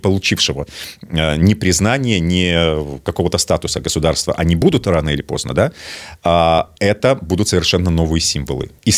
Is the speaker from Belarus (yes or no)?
yes; Belarus; да, мы белорусы.